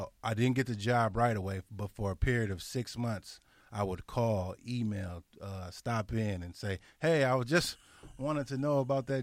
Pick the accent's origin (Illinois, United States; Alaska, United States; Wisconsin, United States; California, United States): Wisconsin, United States; Kenosha; hey, you know, I'm from Kenosha.